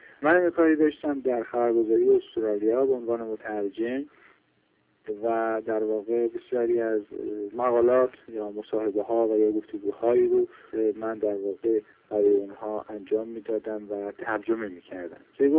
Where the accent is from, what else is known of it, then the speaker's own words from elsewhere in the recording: Sanandaj, Kurdistan, Iran; born there; به سنندج زادگاه من احضار کردم